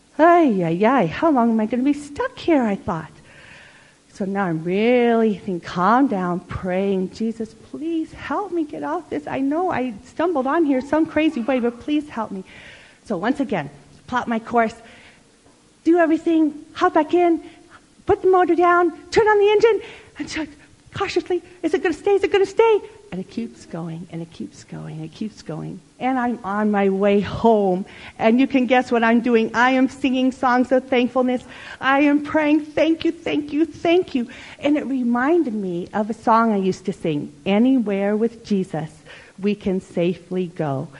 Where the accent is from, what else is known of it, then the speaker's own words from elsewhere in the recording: Florida, United States; I grew up in Florida, and it was in a small town near the Gulf of Mexico, and we lived next to a river.